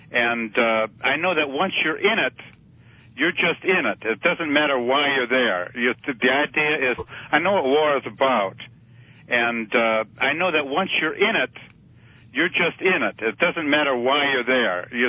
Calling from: Michigan, United States; from Michigan.

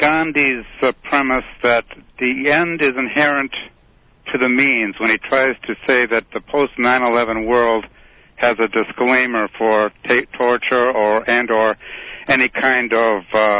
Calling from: Michigan, United States; from Michigan.

